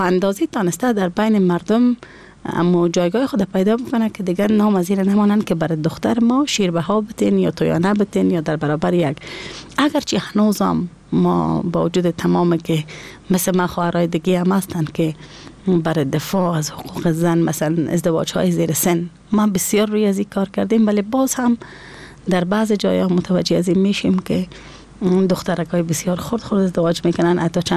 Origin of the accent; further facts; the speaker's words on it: Afghanistan; از افغانستان هستم